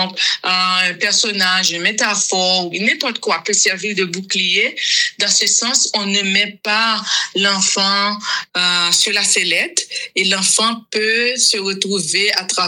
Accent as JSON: {"language": "French", "country": "Haiti", "moved": "as an adult", "lives_now": "Canada", "said": "je suis haïtienne. Je suis canadienne d'origine haïtienne. J'ai fait l'école normale supérieure. J'ai enseigné pendant des années avant d'immigrer au Canada."}